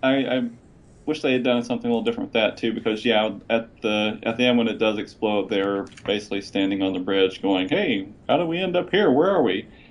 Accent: Indiana, United States; it's in Indiana, my home state.

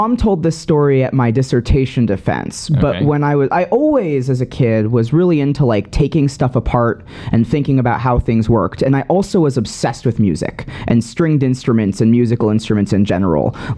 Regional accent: Los Angeles, California, United States; now in New York, United States; I'll say I live in New York now, so I say Los Angeles.

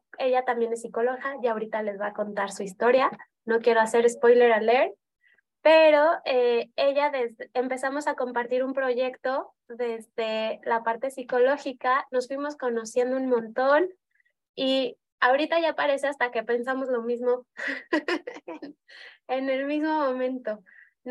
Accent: Mexico City, Mexico; moved away as an adult; now in León, Mexico; yo soy de Ciudad de México y me mudé a León hace 8 años cuando mi primera hija nació.

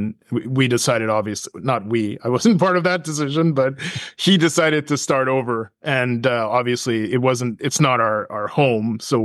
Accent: Egypt; having been born in Egypt and growing up in Egypt, I watched my family start, launch, and grow very successful businesses

